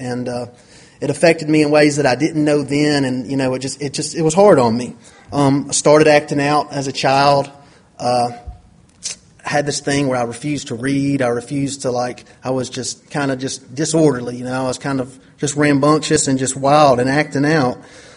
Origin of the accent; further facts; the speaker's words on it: LaGrange, Georgia, United States; I'm 30 years old. I'm from LaGrange, Georgia. LaGrange, Georgia is about 70 miles southwest of Atlanta. It's a town of about 30,000 people